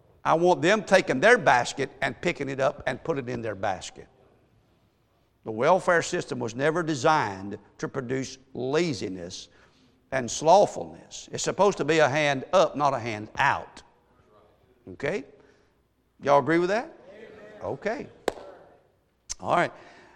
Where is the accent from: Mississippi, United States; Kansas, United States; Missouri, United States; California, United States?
Mississippi, United States; I didn't want to be called a Yankee. I'm from Mississippi.